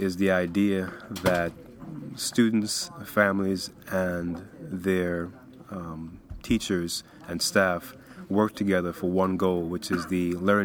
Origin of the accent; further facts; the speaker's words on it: Kingston, Jamaica; born there; I am 39 years old. I was born in Kingston, Jamaica, but my mother is from Ghana, West Africa.